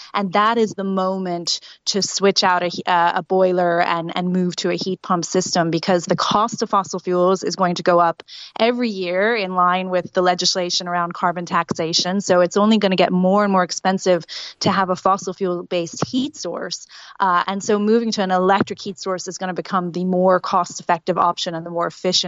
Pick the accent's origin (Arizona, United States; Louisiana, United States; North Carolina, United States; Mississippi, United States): Louisiana, United States; New Orleans; moved away; I grew up in the United States. And when people ask me, what do I miss about living in the United States, I actually say the plumbing.